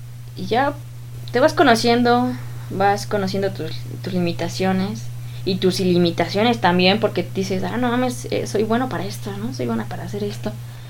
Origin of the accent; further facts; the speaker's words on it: Jocotitlán, State of Mexico, Mexico; o al menos por donde yo he vivido, en Joco, soy de Jocotitlán, se piensa que las mujeres se deben de quedar con su mamá para cuidarlas.